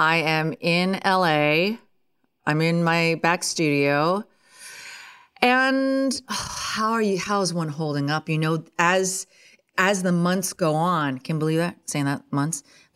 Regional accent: Ottawa, Ontario, Canada; I was born and raised right near Ottawa, Canada, and that is the capital of Canada.

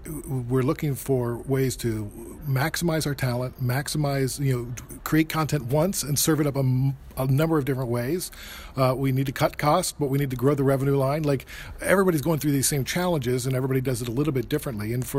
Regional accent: United States; now in Canada; I'm from the States, but I live in Canada.

